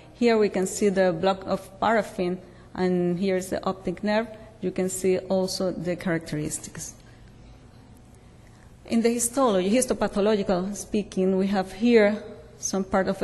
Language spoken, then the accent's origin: English; Venezuela; English is a second language; As Dr. Abelardo said, I come from Venezuela.